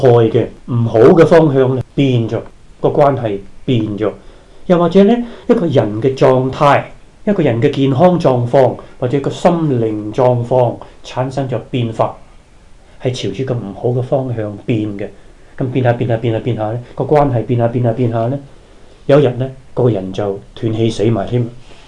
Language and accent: Cantonese; China; 因為我們是中國人、唐人這樣想